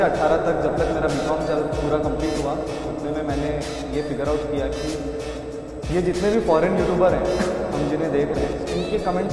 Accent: Navi Mumbai, Maharashtra, India; मैं पला बड़ा मुंबई में हूँ, नवी मुंबई में

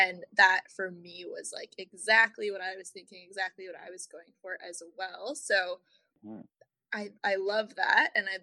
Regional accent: Saint John, New Brunswick, Canada; So I grew up in St. John, most of my family still lives there.

